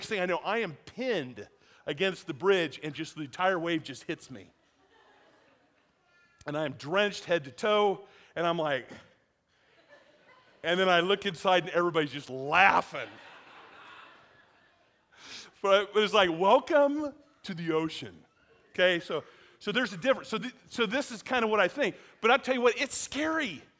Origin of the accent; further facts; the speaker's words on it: Iowa, United States; I'm from Iowa. Come on. You know? I've seen the white caps on Lake Red Rock.